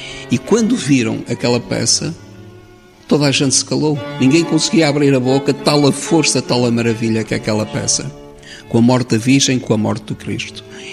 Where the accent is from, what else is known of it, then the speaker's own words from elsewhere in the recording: Minho, Portugal; O Minho, bom, eu sou minhoto, não é?